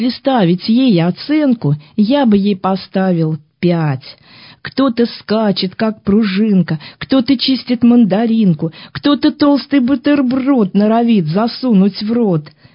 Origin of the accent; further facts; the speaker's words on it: Penza, Penza Oblast, Russia; Я коренная пензячка, и я очень люблю свой город.